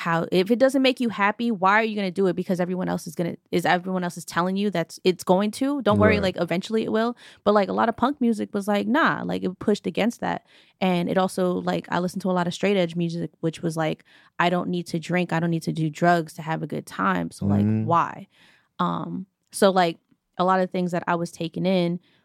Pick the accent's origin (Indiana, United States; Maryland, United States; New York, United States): New York, United States; growing up in New York, you know Jewish people, you know Muslims, you know, like, you're around so many different people.